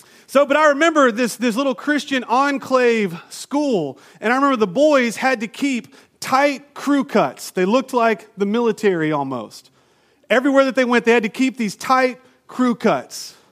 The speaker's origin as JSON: {"language": "English", "town": "Toccoa", "region": "Georgia", "country": "United States", "tie": "born or raised there", "said": "When I was growing up in Toccoa, Georgia, in Northeast Georgia, there was this college"}